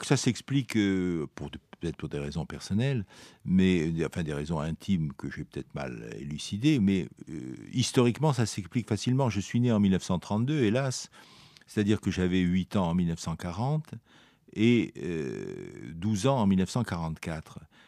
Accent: Italy; first language Italian; French is a second language; je parle par exemple très bien ma langue maternelle, la langue de ma mère, c'était l'italien.

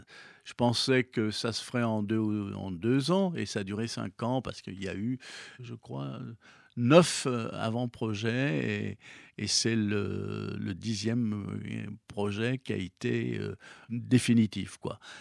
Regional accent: Lyon, Auvergne-Rhône-Alpes, France; puisque je suis lyonnais, je suis né à la Croix-Rousse, dans le 4e arrondissement, on ne peut pas être plus lyonnais

